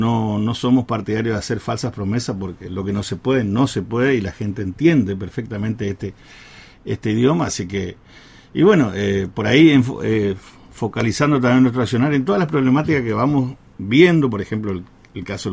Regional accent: Formosa, Argentina; born there; moved away as an adult; now in Paso de los Libres, Argentina; Yo soy nacido en Formosa y hace 37 años prácticamente que vivo

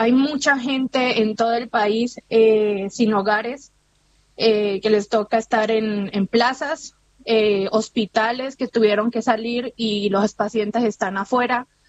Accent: Cali, Valle del Cauca, Colombia; Nosotros estamos casi a 15 minutos de Cali. Nosotros somos de Cali, pero vivimos como en una provincia pequeña al lado.

